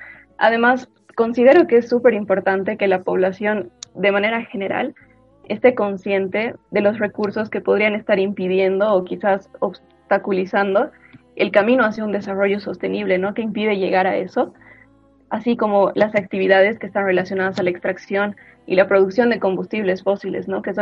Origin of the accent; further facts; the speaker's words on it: Bolivia; de los cuales 35 somos de Bolivia